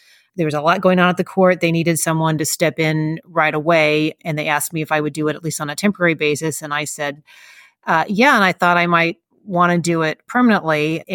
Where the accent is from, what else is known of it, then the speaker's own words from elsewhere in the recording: Indiana, United States; I'm from Indiana. I primarily wrote for the Indianapolis Star.